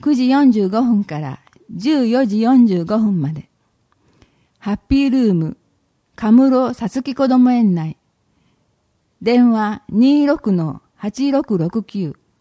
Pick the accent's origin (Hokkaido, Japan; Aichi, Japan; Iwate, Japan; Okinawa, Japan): Iwate, Japan; now in Hashimoto, Japan; 私は岩手県出身で、パパとは東京都で出会いました。結婚後にパパの出身地の橋本市で農業をすることになりました。